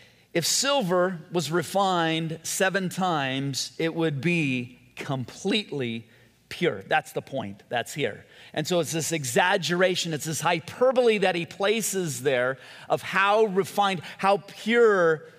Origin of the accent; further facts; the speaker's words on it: Whittier, California, United States; Growing up in Whittier, when I was a kid, my dad had this maroon leather recliner.